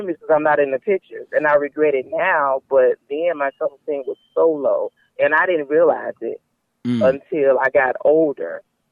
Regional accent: Chicago, Illinois, United States; Yes, born and raised in Chicago.

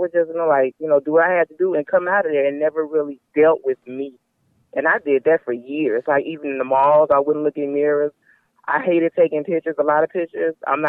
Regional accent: Chicago, Illinois, United States; Yes, born and raised in Chicago.

